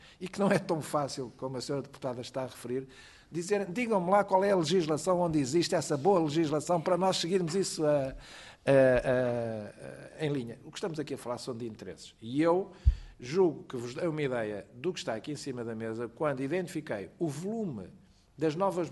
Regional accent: Portugal; como português e como responsável

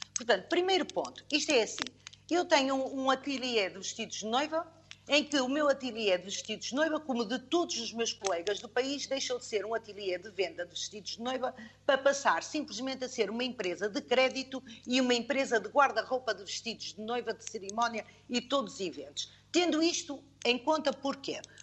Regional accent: Vila do Conde, Porto, Portugal; sou de Vila do Conde, trabalho na atividade há 31 anos

